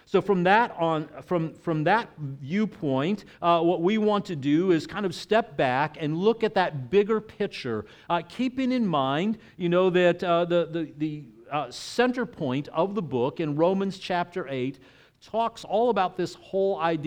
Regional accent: Texas, United States; I don't know if you're familiar with that because, you know, I grew up in Texas.

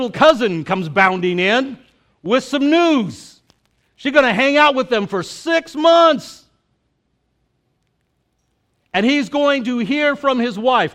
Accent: El Paso, Texas, United States; But I am from El Paso, Texas.

